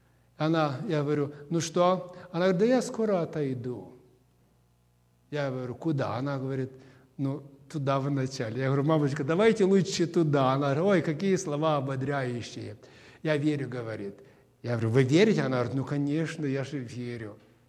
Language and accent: Russian; Chernivtsi, Chernivtsi Oblast, Ukraine; приеду в Украину, в свой город Черновцы, и проведу евангельскую программу, потому что сам украинец в России проработал 34 года